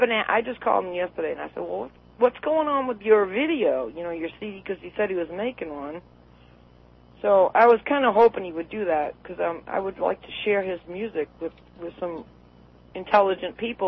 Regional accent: Northeast, United States; I guess that's a really big southern drink, but I'm from the Northeast, you know.

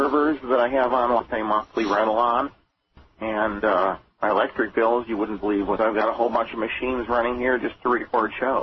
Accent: Elgin, Illinois, United States; I grew up here in Elgin, Illinois, which hotbed for the Illinois Nazis. And my high school was full of Illinois Nazis.

